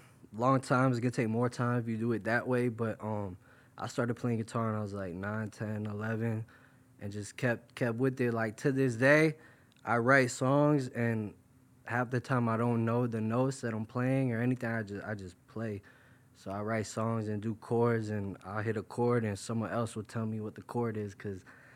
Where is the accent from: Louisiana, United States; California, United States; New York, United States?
New York, United States; now in Florida, United States; I'm originally from New York. Right now I live in Florida. My parents, they got divorced when I was real young, so it kind of shifted me between the two states.